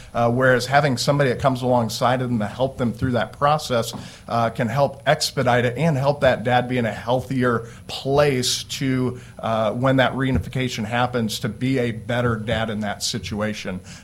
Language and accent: English; Christian County, United States; I'm from Christian County, and I work with an organization called Man Up and Go.